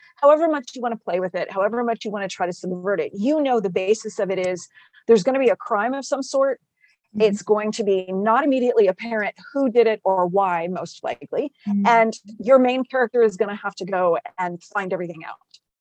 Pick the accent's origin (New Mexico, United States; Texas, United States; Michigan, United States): Texas, United States; now in Virginia, United States; I grew up in South Texas, so snow is not a thing I ever did.